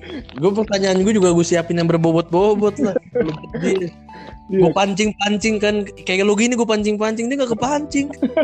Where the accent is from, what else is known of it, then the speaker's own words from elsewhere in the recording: Jakarta, Indonesia; saya gak ngerti bang, saya orang Jakarta.